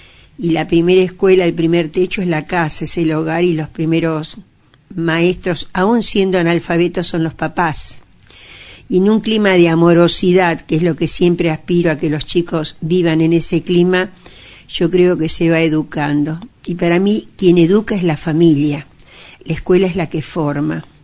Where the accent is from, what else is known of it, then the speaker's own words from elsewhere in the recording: San Miguel, Argentina; mis abuelos llegaron de Italia, fueron uno de los fundadores de Alta Italia. Yo nací en Embajador Martínez, a los 3 meses ya llegué a San Miguel. Este es mi pueblo, esta es mi casa.